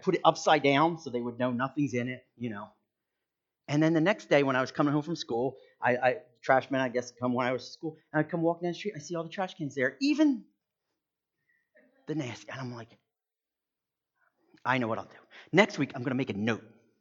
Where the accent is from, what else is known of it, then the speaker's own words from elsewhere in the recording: Haddon Heights, New Jersey, United States; Growing up, we grew up right here in Haddon Heights, right on Kings Highway